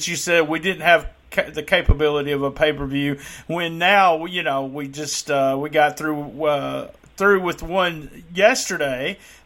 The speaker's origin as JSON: {"language": "English", "region": "Arkansas", "country": "United States", "tie": "born or raised there", "also_born_or_lived": "Southeast Missouri", "said": "I was from the Memphis area, which I was really in sort of Northeast Arkansas, Southeast Missouri."}